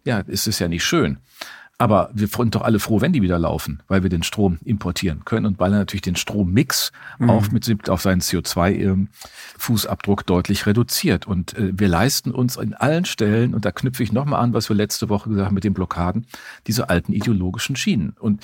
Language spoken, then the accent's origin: German; Germany; bei uns in Deutschland